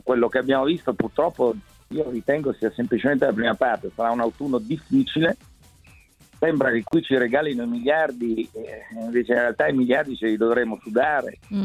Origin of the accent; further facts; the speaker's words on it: Turin, Piedmont, Italy; quando ero ragazzo, essendo torinese